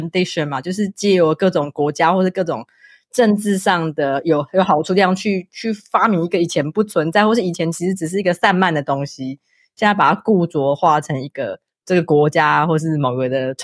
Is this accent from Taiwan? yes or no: yes; Taiwan; 我们台湾人没办法很想象的这种差异。